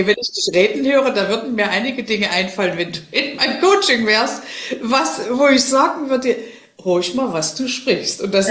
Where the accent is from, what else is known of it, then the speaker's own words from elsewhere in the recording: eastern Germany, Germany; ich bin im Osten aufgewachsen und ich war jetzt 5 Jahre im Westen, sage ich mal.